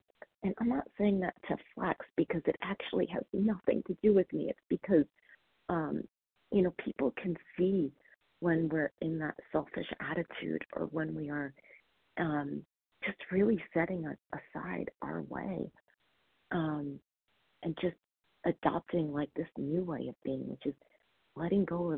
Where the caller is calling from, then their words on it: Colorado, United States; I'm calling from Colorado